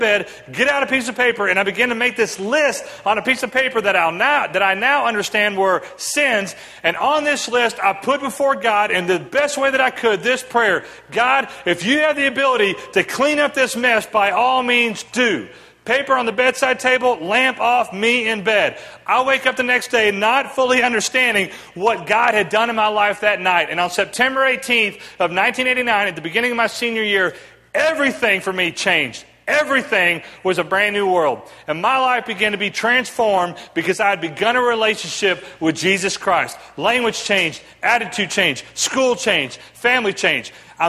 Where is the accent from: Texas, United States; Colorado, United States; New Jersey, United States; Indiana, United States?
Texas, United States; Irving; I grew up in Irving, Texas, right between Dallas-Fort Worth. I grew up a city kid